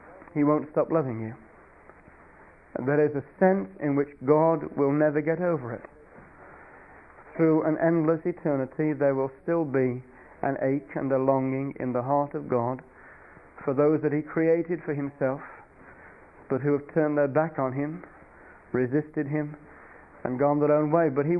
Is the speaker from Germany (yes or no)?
no; England, United Kingdom; I apologize as an Englishman to the Scots who are here for our persecution of you in past times